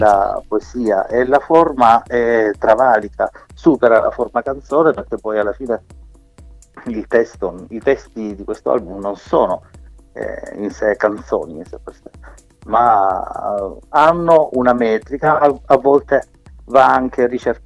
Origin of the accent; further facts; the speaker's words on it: Apulia, Italy; in particolare della mia terra, il Salento